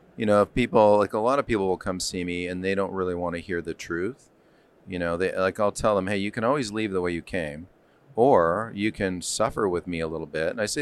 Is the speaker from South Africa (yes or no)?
no; Toronto, Ontario, Canada; born or raised there